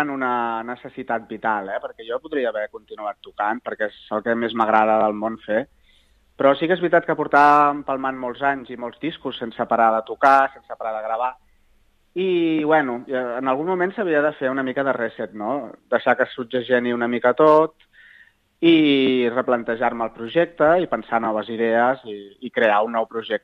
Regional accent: Collbató, Catalonia, Spain; also born or lived in Esparreguera; Jo vaig néixer a Esparreguera, però els meus pares, quan jo tenia 3 anys, ens van portar a viure a Collbató. I he viscut tota la vida a Collbató. En algun moment he hagut de marxar, però sempre he tornat

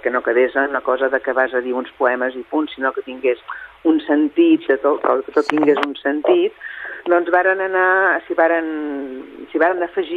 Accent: Barcelona, Catalonia, Spain; born there; now in Sabadell, Spain; Bé, jo vull aclarir que no sóc de Sabadell, Jo vaig néixer a Barcelona, tot i que per part de mare tinc les arrels de l'Empordà. Però sóc nascuda a Barcelona, el que passa que ja farà 25 anys que visc a Sabadell.

